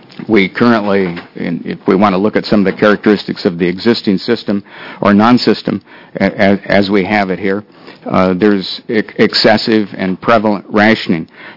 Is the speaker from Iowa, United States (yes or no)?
no; Oregon, United States; I'm from the Silcoos Lake area in Lane County. We have a volunteer fire department there.